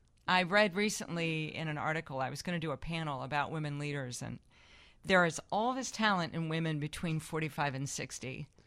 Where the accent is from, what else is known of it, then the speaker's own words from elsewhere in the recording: Ohio, United States; now in Chicago, United States; But I'm actually a Midwesterner. I was raised in Ohio.